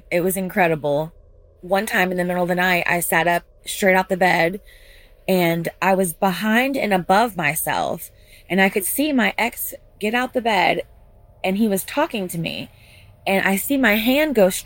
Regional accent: Mississippi, United States; I'm from Mississippi, and I thought I would call in with my story.

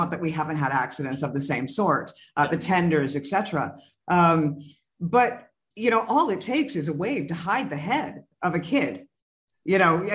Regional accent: Terrace, British Columbia, Canada; I grew up in Terrace, British Columbia, Canada. And, you know, everybody fished. It was rivers, it was lakes.

